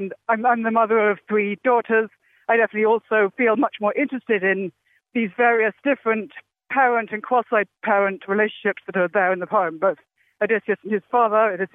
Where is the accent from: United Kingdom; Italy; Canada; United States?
United Kingdom; Oxford, South East England; I grew up in Oxford, England, and I read classic literary humaniores at Oxford.